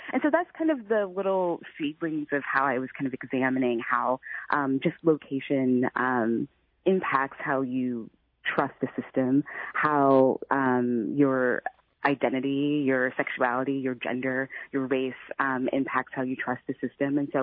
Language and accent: English; St. Louis, Missouri, United States; I'm originally from St. Louis. I grew up there. I understand what it's like to be a black person in St. Louis.